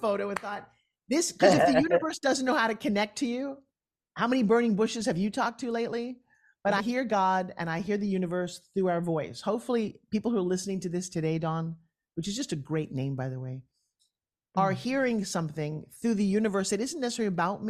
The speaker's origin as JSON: {"language": "English", "town": "St. Petersburg", "region": "Florida", "country": "United States", "tie": "born or raised there", "said": "I met one of the oldest burlesque strippers in my hometown here in St. Petersburg"}